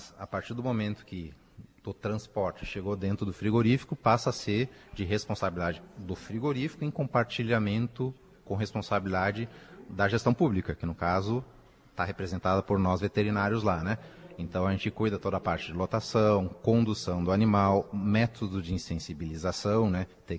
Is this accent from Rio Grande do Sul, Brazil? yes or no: yes; Porto Alegre, Rio Grande do Sul, Brazil; also born or lived in Pelotas; now in Marau, Brazil; Eu vim de Porto Alegre, mas eu morei em Porto Alegre, mas já morei em vários outros locais também. Eu morei no Nordeste, morei no Mato Grosso do Sul e boa parte da minha vida em Pelotas